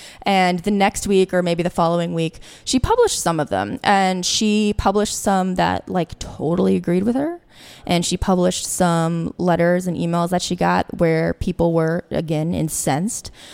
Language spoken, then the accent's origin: English; Alexandria, Virginia, United States; now in Washington, United States; And I grew up in Alexandria, Virginia, and I was kind of, newly DC resident